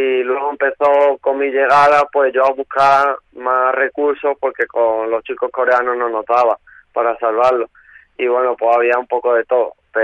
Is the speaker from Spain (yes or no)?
yes; Málaga, Andalusia, Spain; yo soy de Málaga y yo lo conocía futbolísticamente